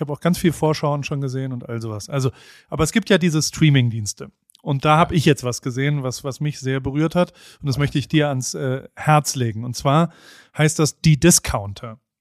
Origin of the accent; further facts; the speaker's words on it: United States; Ich fliege übermorgen wieder in die US-amerikanischen Staaten von Amerika, in meine Heimat.